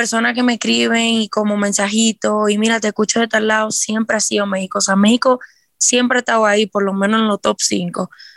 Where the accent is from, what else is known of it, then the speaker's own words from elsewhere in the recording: Dominican Republic; de República Dominicana